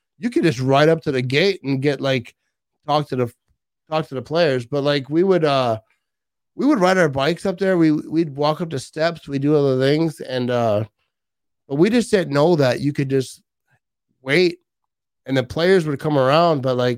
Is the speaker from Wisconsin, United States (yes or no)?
yes; Green Bay, Wisconsin, United States; born there; So I was actually born in Green Bay, but like